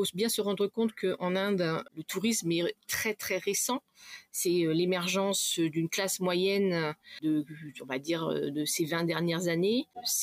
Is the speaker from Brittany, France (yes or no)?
yes; Brittany, France; now in Delhi, India; moi je suis bretonne, du bord de mer, d'un petit village de 3000 habitants